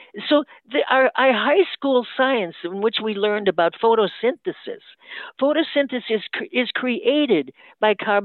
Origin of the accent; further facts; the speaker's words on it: St. Paul, Minnesota, United States; When I was growing up in St. Paul, Minnesota, which is really a weather disaster place